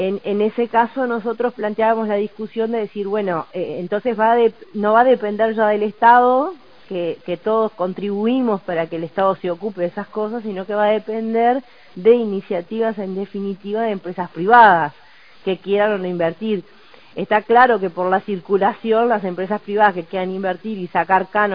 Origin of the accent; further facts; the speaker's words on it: Salto, Uruguay; yo soy de Salto, iba el ministro, y fuimos desde Salto hasta Artigas